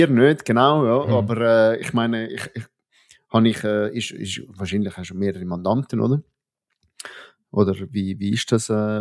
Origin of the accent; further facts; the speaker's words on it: Switzerland; accent: Swiss German; ich rede auf Schweizerdeutsch rein